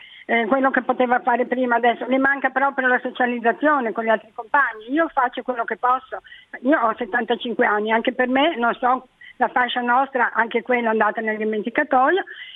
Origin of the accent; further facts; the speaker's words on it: Genoa, Liguria, Italy; io sono di Genova e calcolo onda mia